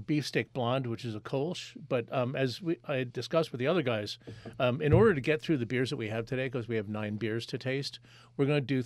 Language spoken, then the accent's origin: English; Hastings-on-Hudson, New York, United States; I'm from Hastings on Hudson. I'm from a hyphenated town.